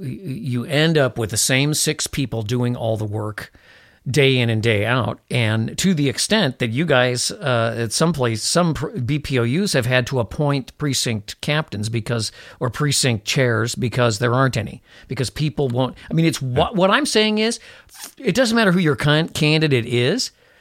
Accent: Chicago, Illinois, United States; now in Minnesota, United States; I believe, and maybe it's because I was brought up in Chicago and this is the way it always was there, but I think this is true.

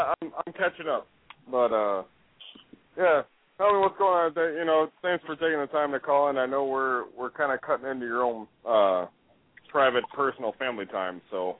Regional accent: Houston, Texas, United States; Unfortunately, I'm one of them too, growing up in Houston. But that's why I'm such a crazy asshole.

